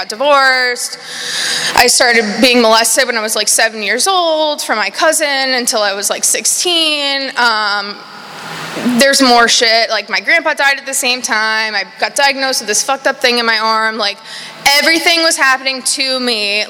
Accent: New York, United States; I was born in New York, Long Island. I grew up there.

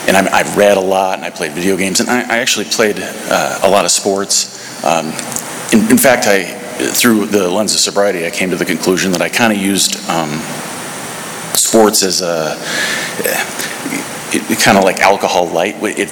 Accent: South Dakota, United States; also born or lived in Minnesota; So I was born in Minnesota. I grew up in South Dakota, a real rural town, 15,000 people.

